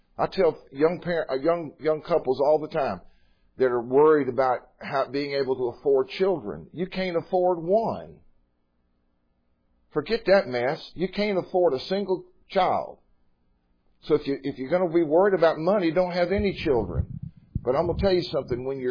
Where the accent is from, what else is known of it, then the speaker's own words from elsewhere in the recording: Texas, United States; I came from Texas, so horse thieves in Texas, which is a big deal over there.